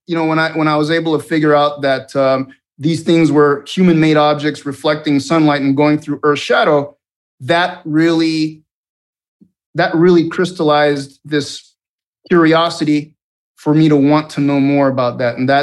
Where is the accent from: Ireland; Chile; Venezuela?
Venezuela; English is a second language; now in United States; I mean, I grew up in Venezuela, and I went to military school for high school